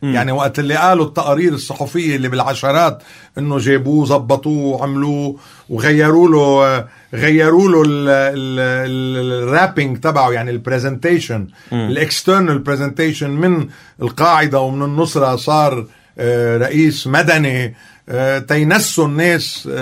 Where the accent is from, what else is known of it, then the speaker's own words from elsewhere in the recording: Lebanon; بس نحن منرفض كلبنانيين بثقافتنا انه يكون حدا وصي علينا